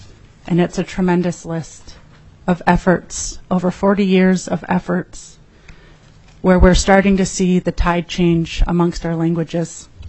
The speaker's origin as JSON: {"language": "English", "town": "Klawak", "region": "Alaska", "country": "United States", "said": "as I stated. I'm originally from Klawak, Alaska, and I'm Tlingit."}